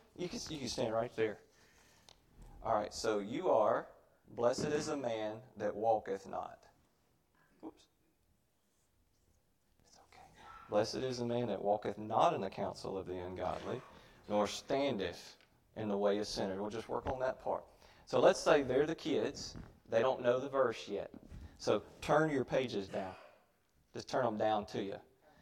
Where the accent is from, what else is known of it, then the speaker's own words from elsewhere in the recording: Mississippi, United States; accent: Mississippi; anything you need me to interpret because of my Mississippi accent?